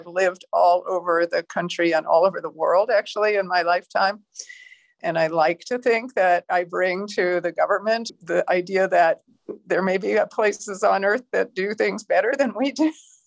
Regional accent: Massachusetts, United States; I grew up in Massachusetts. My father was a professor at Harvard

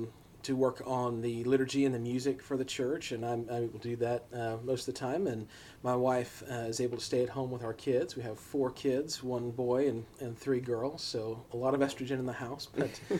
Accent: North Carolina, United States; now in Carbondale, United States; I was originally born and raised in Western North Carolina, just north of Asheville. Both my wife and I came from North Carolina, and we moved up here to the frozen north of Illinois

